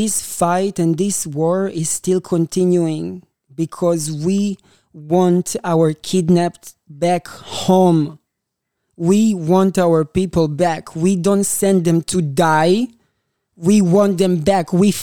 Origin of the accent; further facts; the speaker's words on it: Israel; When I grew up in Israel, I was 16 years old and they were training me to hold a gun to protect myself.